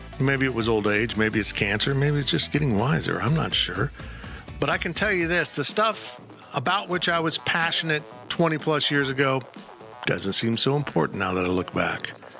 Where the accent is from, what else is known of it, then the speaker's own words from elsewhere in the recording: West Palm Beach, Florida, United States; born there; I was born in West Palm. West Palm.